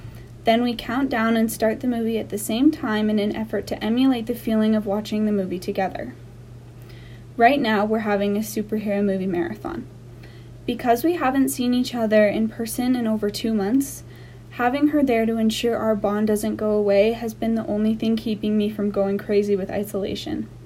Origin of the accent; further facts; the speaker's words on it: Glenwood Springs, Colorado, United States; junior at Glenwood Springs High School, and I was born and raised in Glenwood Springs.